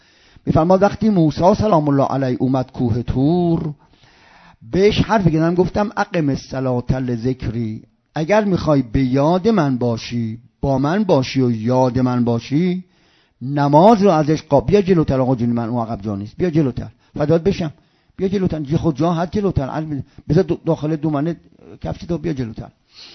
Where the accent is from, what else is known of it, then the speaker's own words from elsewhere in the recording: Isfahan, Iran; now in Qom, Iran; بچه مثلا من، بچه اصفهانم، هجرت میکنم میام قم